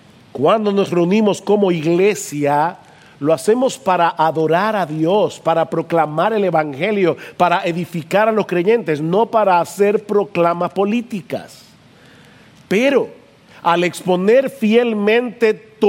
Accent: Dominican Republic; aún como dominicanos, a la hora de votar

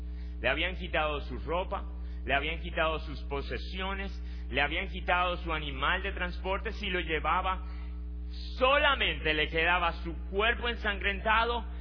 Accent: Dominican Republic; Nosotros como dominicanos decimos: el agua no se le niega a nadie.

